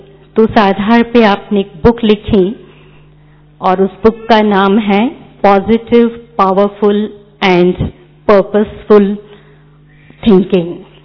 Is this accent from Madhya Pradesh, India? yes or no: yes; Indore, Madhya Pradesh, India; मैं खुद इंदौर से बिलोंग करती हूं